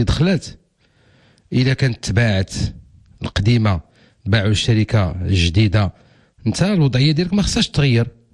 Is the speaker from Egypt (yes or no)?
no; Morocco; وحنا كلنا مغاربه.